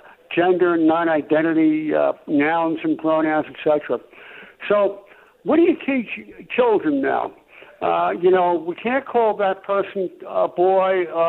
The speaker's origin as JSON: {"language": "English", "region": "New York", "country": "United States", "said": "Okay, I'm a New Yorker, okay?"}